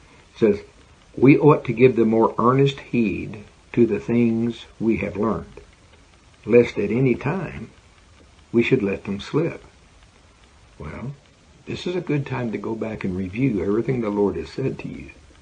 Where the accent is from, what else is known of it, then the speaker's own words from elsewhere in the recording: Oklahoma, United States; I'm from Oklahoma. We love barbecue.